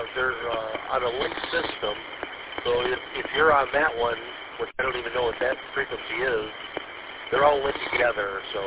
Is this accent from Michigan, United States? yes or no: yes; Michigan, United States; Yeah, I was born and raised up here in Northeast Michigan